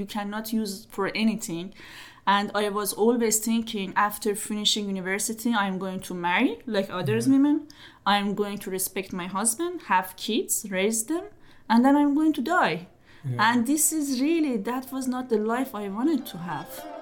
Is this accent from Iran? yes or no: yes; Iran; born there; English is a second language; why I was born in Iran? Why I was born in Muslim family?